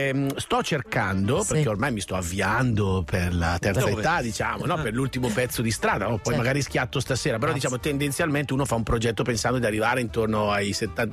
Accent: Brescia, Lombardy, Italy; Il lago di Gardi, sono di Brescia

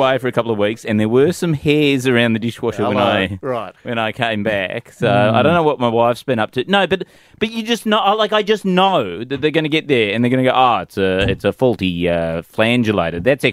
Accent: Australia; I'm an Australian male.

